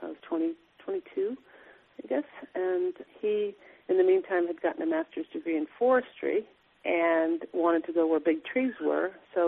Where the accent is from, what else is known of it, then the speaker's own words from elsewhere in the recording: New York, United States; now in Haines, United States; I grew up in New York on Long Island in the suburbs of the city